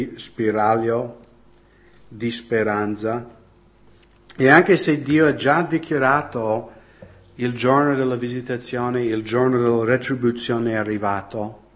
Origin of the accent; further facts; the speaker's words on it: United States; Italian is a second language; Ma negli Stati Uniti, dal 1973, da quando è stato legalizzato l'aborto negli Stati Uniti, nel mio paese sono stati sterminati 55 milioni di bambini.